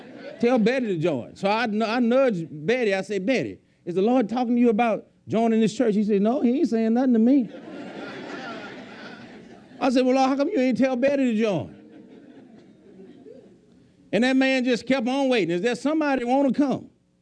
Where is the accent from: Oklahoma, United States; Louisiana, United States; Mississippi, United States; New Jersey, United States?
Louisiana, United States; I'm from Louisiana. I'm here for the summer.